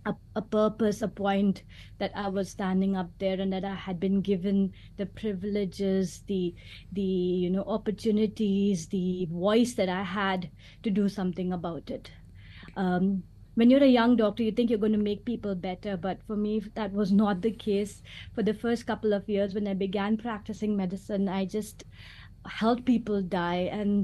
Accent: India; one of the, good exposures I had growing up in India was being in a multicultural

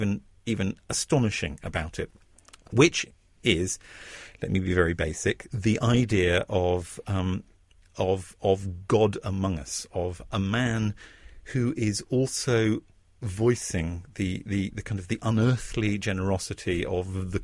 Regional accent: England, United Kingdom

